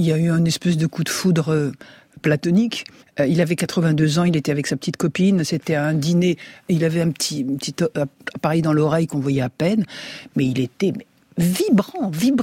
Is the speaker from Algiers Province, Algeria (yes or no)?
yes; Algiers, Algiers Province, Algeria; born there; je suis né à Alger